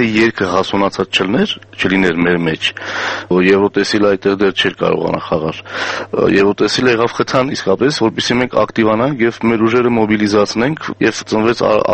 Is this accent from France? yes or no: no; Vanadzor, Lori, Armenia; born there; իմ հայրական կողմը Թբիլիսը հայեր են, մայրական կողմս Մշեցի, բայց ես ծնվել եմ քաղաք Վանաձորում, Գիրովական